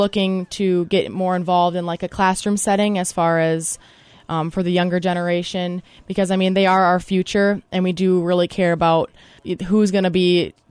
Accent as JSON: {"language": "English", "town": "Springfield", "country": "United States", "said": "And then myself and my brother Maverick. And we're from Springfield."}